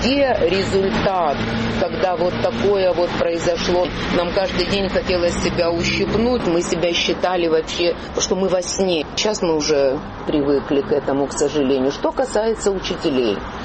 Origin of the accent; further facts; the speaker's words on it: Ukraine; вы русский, я украинка